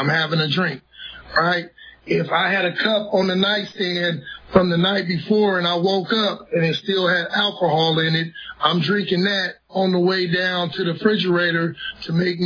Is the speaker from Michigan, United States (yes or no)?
no; Vallejo, California, United States; now in Sacramento, United States; I was born and raised in Vallejo and lived there for 31 years before, migrating to, Sacramento